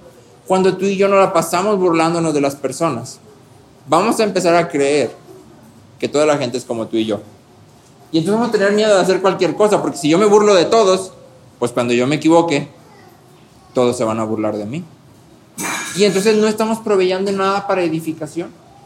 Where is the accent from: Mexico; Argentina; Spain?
Mexico; Hablando específicamente de nuestra cultura como mexicanos